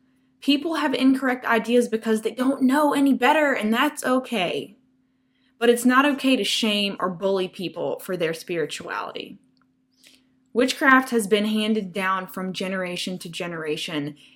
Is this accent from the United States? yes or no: yes; the South, United States; I grew up in the South, and most of my family members grew up in the church